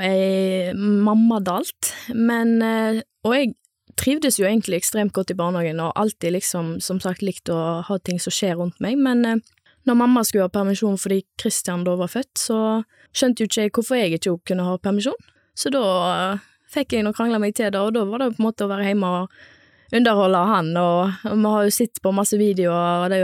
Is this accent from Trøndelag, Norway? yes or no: no; Moster, Vestland, Norway; Jeg jo fra Moster, og jeg det midterste av tre søsken.